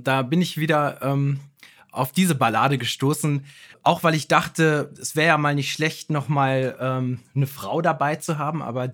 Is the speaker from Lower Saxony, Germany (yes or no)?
yes; Lower Saxony, Germany; Ich komme ja aus Niedersachsen und da gibt es Moore, zwar nicht direkt vor der Haustür, wo ich gewohnt habe, aber so um das Steinhuder Meer herum